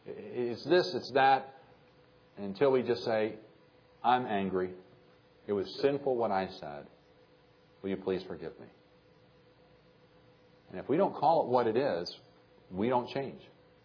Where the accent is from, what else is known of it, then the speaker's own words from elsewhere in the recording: Ireland; You know, I'm Irish.